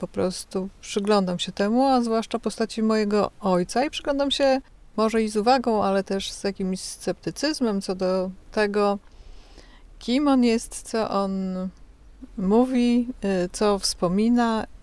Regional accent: Warmian-Masurian Voivodeship, Poland; No zdecydowanie tak, jestem stąd.

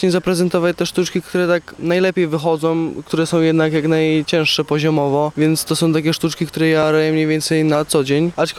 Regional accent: Warmian-Masurian Voivodeship, Poland; jestem spod Olsztyna.

